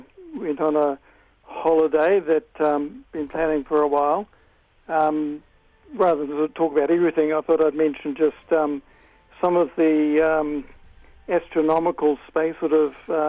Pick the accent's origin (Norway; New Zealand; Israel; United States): New Zealand; just to let them know that I am from New Zealand.